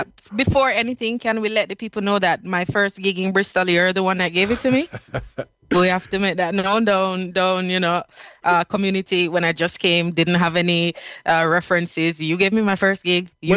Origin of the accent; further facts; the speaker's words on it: Jamaica; also born or lived in England / South Africa; now in United Kingdom; I mean, I was born here, but I was raised in Jamaica. And actually, I was living in South Africa right before I came here.